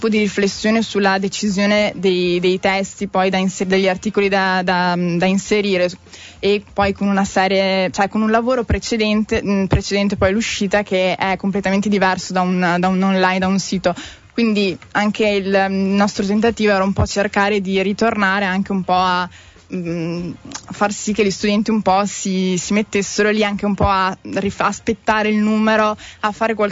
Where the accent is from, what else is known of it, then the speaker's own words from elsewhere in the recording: Verona, Veneto, Italy; now in Trento, Italy; sono studentessa al quinto anno di giurisprudenza qui a Trento. Sono di Verona, ma appunto ormai trapiantata qui da 5 anni.